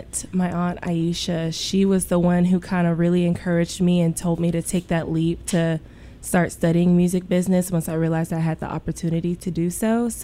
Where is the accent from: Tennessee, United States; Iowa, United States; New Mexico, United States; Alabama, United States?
Tennessee, United States; Nashville; now in Memphis, United States; I'm from Nashville. I've lived there pretty much most of my life.